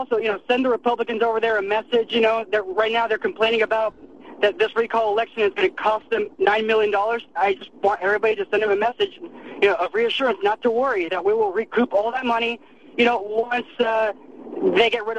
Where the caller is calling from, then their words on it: Portland, Oregon, United States; Yes, I'm calling from Portland.